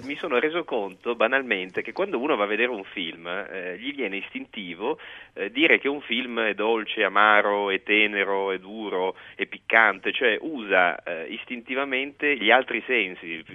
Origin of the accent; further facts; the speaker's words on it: Piedmont, Italy; come forse sentite, capite dal mio accento, provengo dalle zone in cui ci sono i migliori rossi italiani, ovvero sia il Piemonte